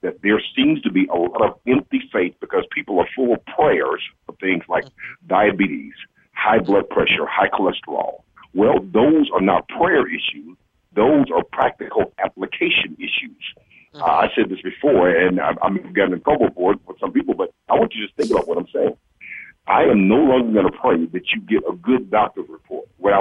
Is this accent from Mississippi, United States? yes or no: yes; Mississippi, United States; For example, Mississippi, my home state, most religious state, but yet most obese state and most unhealthiest state.